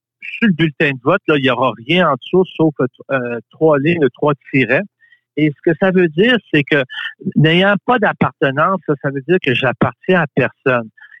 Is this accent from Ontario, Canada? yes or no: no; Baie-Comeau, Quebec, Canada; also born or lived in Montreal; Je suis quelqu'un de Baie-Comeau, je suis un natif de Baie-Comeau, c'est pas de ma faute, mais je suis de Baie-Comeau. Et j'ai passé 30 ans à l'extérieur. Je suis parti sur un transfert, j'ai vécu à Montréal, je suis de retour là à Baie-Comeau depuis 2021.